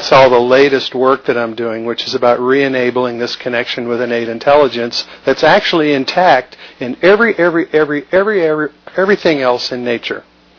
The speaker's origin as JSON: {"language": "English", "town": "Scottsdale", "region": "Arizona", "country": "United States", "lives_now": "California, United States", "said": "I'm from the Scottsdale area and now I live in California"}